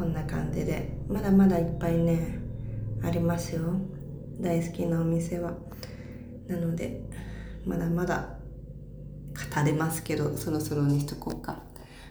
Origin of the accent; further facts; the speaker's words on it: Saitama, Japan; 私もともと埼玉出身で、大宮でよく遊んでたんですよ。